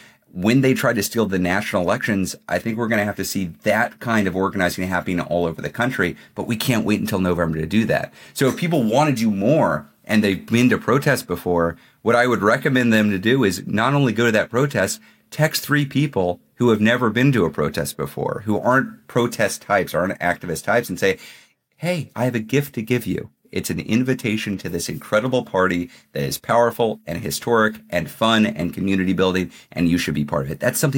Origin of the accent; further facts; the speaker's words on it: Austin, Texas, United States; My hometown.